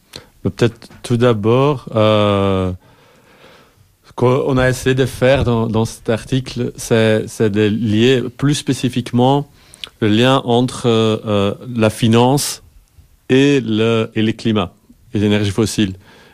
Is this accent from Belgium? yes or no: yes; Flanders, Belgium; French is a second language; Ouais, je suis flamand d'ailleurs. Voilà. C'est la première fois que je parle de cet article en français.